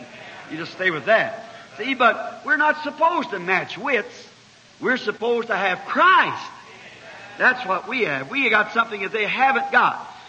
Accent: Ireland; My people formerly were Catholic, you know, so being an Irishman.

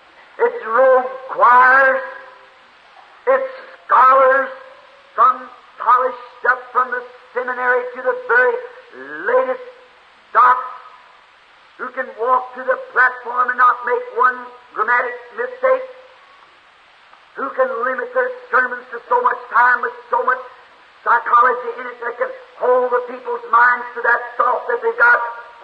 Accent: Jeffersonville, Indiana, United States; I said, I'm from Jeffersonville, Indiana.

